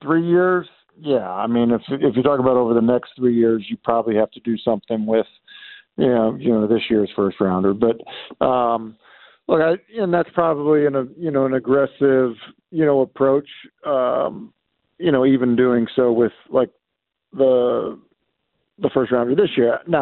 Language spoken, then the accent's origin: English; Everett, Massachusetts, United States; like there's a few, like, you know, former Patriot players that live in my hometown. But, like, Everett.